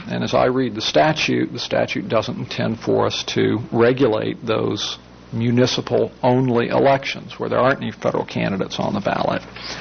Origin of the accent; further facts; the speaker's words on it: Virginia, United States; In my home state of Virginia, every municipality in the state has elections in May of an even-numbered year